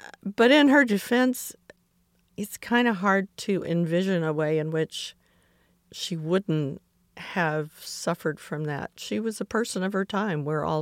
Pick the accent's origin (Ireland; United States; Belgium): United States; Atlanta, Georgia; And I remember as a child growing up in Atlanta in the 60s